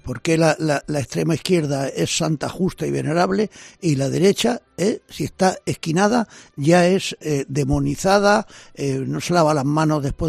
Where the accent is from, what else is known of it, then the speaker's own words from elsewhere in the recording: Andalusia, Spain; yo como andaluz estoy muy ofendido con la Junta